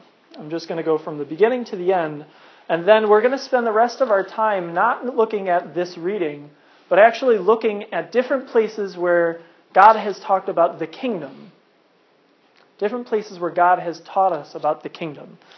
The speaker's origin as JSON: {"language": "English", "country": "United States", "said": "And then I'm an American. That's the order."}